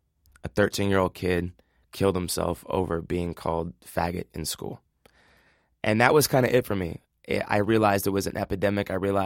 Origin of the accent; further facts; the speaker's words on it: Seattle, Washington, United States; And my story is I'm from Seattle, Washington, a very liberal part of the city, Capitol Hill.